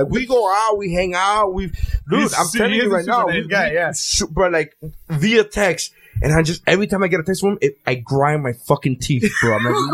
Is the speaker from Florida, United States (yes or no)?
yes; Miami, Florida, United States; It's because I'm from Miami. I'm not used to extreme politeness.